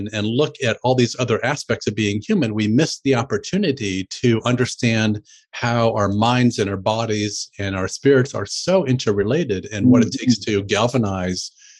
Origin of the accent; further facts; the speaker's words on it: Indiana, United States; born there; So I come from a very conservative family. I was born in Indiana on a farm. My father has an Amish background.